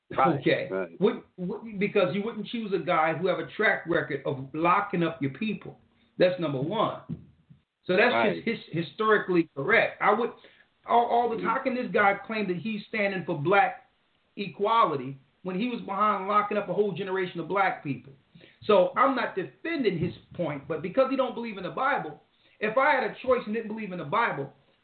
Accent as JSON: {"language": "English", "town": "Philadelphia", "region": "Pennsylvania", "country": "United States", "tie": "born or raised there", "said": "since I was a baby growing up in North Philadelphia, I don't know a time where there was a Republican in charge of the black community."}